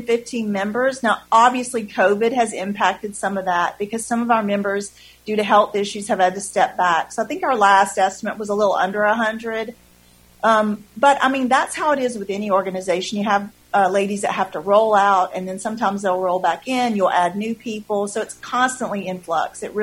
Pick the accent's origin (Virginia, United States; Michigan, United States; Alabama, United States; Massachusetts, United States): Alabama, United States; now in New Iberia, United States; Well, I'm a transplant to New Iberia. I came from Alabama, and I was a much older mother of two very small children